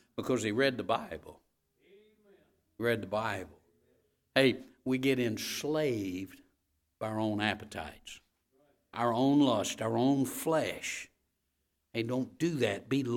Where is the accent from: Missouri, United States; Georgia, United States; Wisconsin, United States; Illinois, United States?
Georgia, United States; Vidalia; born there; now I was born in Vidalia, Georgia. Vidalia, Georgia is in the center of tobacco growing country in Georgia.